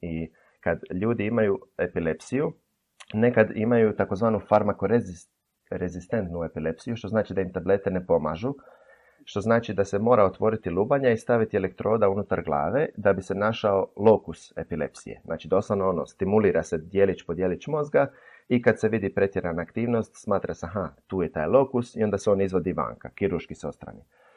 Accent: Ploče, Dubrovnik-Neretva County, Croatia; ja sam mali iz Ploča

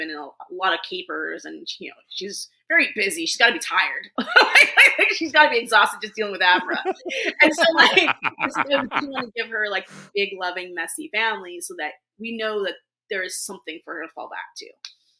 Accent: California, United States; also born or lived in Southern United States; I grew up in California in the 80s.

